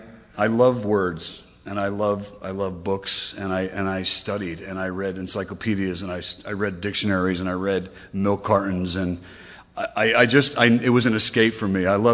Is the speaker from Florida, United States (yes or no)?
no; Newark, New Jersey, United States; I grew up in New Jersey. Yeah. It took me about 5 years to have enough self-esteem to say that I was from New Jersey. It did. I'm from Newark.